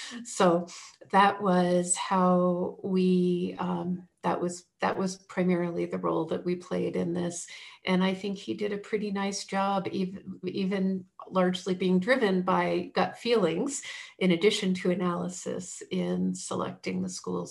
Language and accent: English; Vermont, United States; I grew up in Vermont. I used to go to the original Ben and Jerry's when I was in school at UVM.